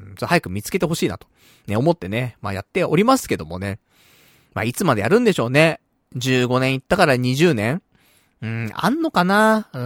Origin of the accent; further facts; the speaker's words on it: Saitama, Japan; その地元が埼玉だから。